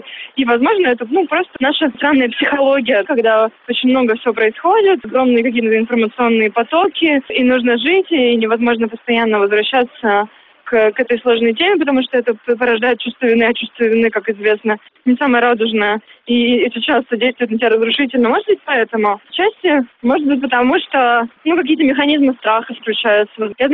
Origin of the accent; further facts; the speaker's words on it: Yekaterinburg, Sverdlovsk Oblast, Russia; я вообще не москвич, я из Екатеринбурга. Но в Екатеринбурге я там ходила с шариками белыми